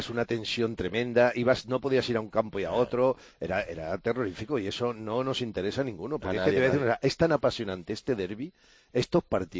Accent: Madrid, Community of Madrid, Spain; now in Seville, Spain; yo, que fíjate que vine de Madrid

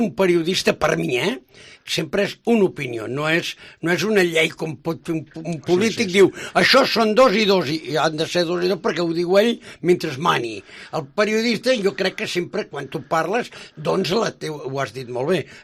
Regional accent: Girona, Catalonia, Spain; jo quan miro un diari com a gironí

